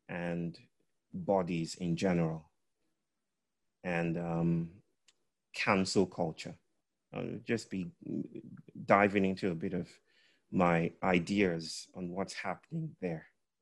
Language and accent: English; Nigeria; I come from Nigeria. I come from the Yoruba people of West Africa, mainly Nigeria.